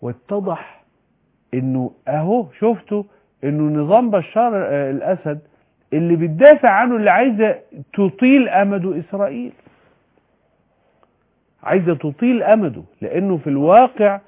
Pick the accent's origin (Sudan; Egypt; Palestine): Egypt; كمصري كعربي كمسلم